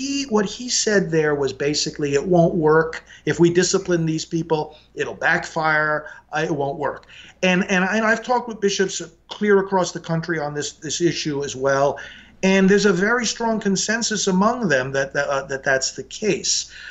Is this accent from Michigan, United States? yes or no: no; New York, United States; Yeah. And it's my home state.